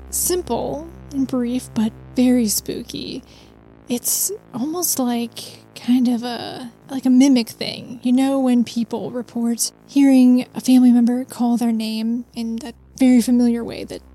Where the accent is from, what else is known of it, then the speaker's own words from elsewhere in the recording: Midwest, United States; Now, I'm from the Midwest, so I am no stranger to basements. We have basements all over the place because of tornadoes.